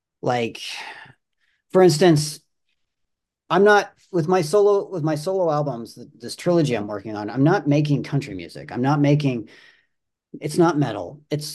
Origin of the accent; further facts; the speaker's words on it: Montana, United States; I've always loved since I was a kid growing up in Montana.